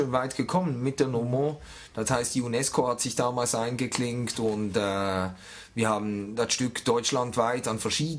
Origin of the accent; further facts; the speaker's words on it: Basel, Basel-Stadt, Switzerland; Ich komme aus Basel, ja.